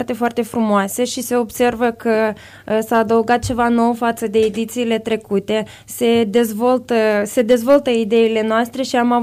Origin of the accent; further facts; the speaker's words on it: Chernivtsi, Chernivtsi Oblast, Ukraine; Din Cernăuți, din regiunea Cernăuți.